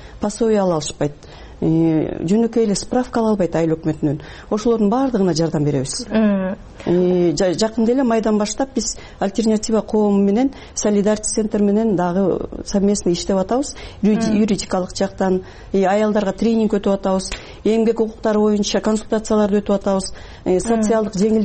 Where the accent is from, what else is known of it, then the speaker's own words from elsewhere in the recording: Talas Region, Kyrgyzstan; moved away as an adult; Ооба, мен да 2004 жылы Талас областынан Бакайата районунан көчүп келгем жумушсуздуктун айынан.